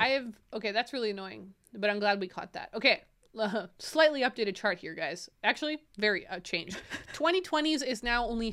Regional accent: Canada; because we're Canadian, we're so close to America that they're culturally pumps up here.

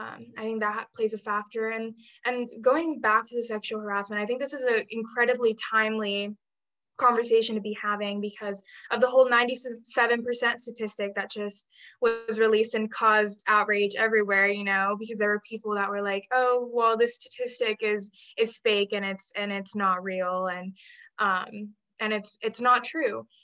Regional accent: Venezuela; I'm from Venezuela, so like talking about how relations between the United States and Venezuela has been a big thing for me forever.

